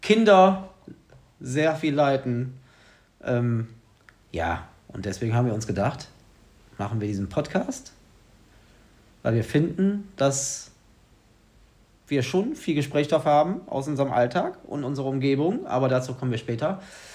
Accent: North Rhine-Westphalia, Germany; Wir kommen beide aus dem Raum Aachen.

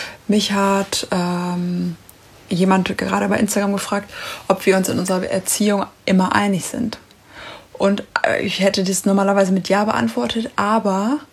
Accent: North Rhine-Westphalia, Germany; ich komme aus dem Pott.

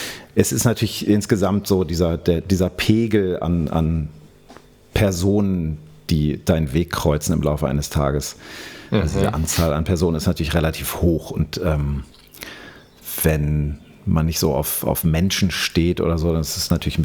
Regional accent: Hanover, Lower Saxony, Germany; now in Berlin, Germany; Nee, ich komme aus Hannover ursprünglich.

